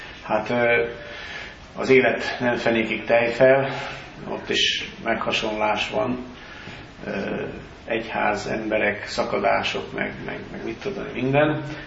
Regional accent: Nyírtelek, Szabolcs-Szatmár-Bereg, Hungary; mondtam, hogy Nyíregyházáról egy része, mi pedig nyírtelkiek vagyunk

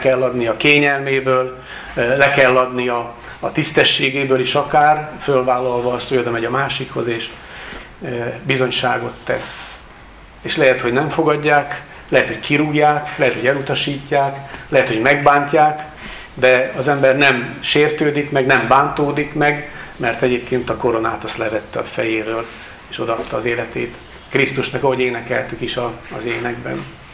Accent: Karcag, Jász-Nagykun-Szolnok, Hungary; az én szülőföldemről, tudják a testvérek, én karcagi származású vagyok

